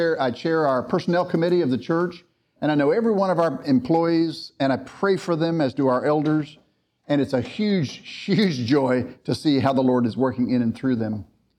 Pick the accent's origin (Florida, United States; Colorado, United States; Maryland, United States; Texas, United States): Texas, United States; Dallas; I grew up here in Dallas, and I grew up in a family that I thought was kind of boring, frankly.